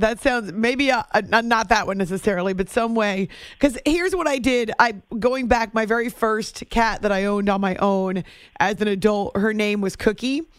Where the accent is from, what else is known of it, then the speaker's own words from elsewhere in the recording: Peru, Illinois, United States; born there; I was actually born in Peru, Illinois, born there. We didn't live there for very long, but I was born in Peru, Illinois.